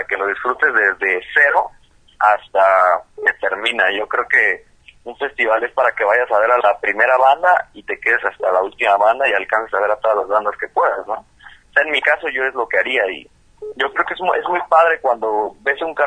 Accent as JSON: {"language": "Spanish", "region": "Oaxaca", "country": "Mexico", "said": "la banda es de Cancún, yo soy de Oaxaca, de Monterrey"}